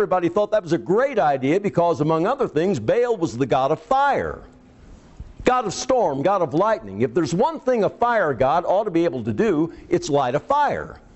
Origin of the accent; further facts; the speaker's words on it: Champaign, Illinois, United States; born there; I was born in Champaign, Illinois.